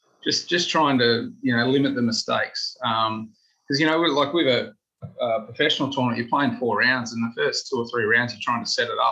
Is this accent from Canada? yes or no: no; Australia; He's Korean, I'm Australian.